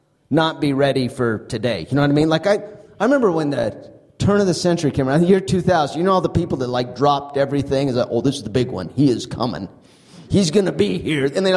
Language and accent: English; Mapleton, Utah, United States; because I grew up in Utah, and they gave me the bike, and I went on my Mormon mission